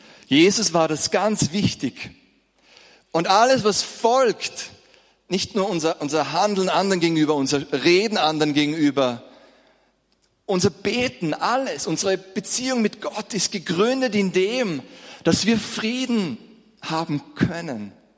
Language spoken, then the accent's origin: German; Austria; haben wir es eigentlich ein sehr friedliches Leben als Österreicher, oder?